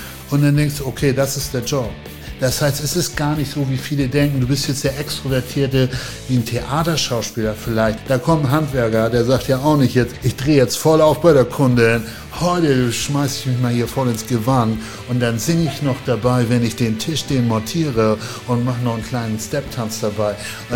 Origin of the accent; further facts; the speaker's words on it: Ahrensburg, Schleswig-Holstein, Germany; ich bin ja in Ahrensburg aufgewachsen und Ahrensburg war, das war irgendwie ein Riesenspaß früher da.